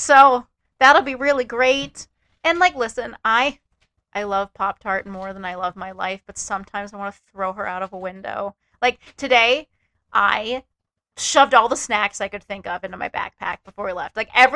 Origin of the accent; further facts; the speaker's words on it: Pittsburgh, Pennsylvania, United States; I'm from Pittsburgh. Contractually, I have to hate West Virginia